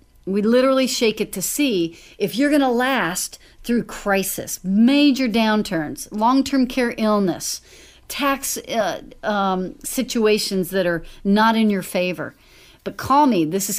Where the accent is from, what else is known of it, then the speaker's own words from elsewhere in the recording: Dallas, Texas, United States; Well, I grew up in Dallas and we lived in North Dallas.